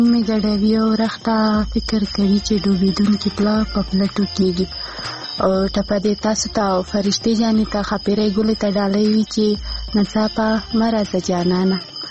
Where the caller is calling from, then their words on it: Khyber Pakhtunkhwa, Pakistan; زه خبرې له وزیرستان یم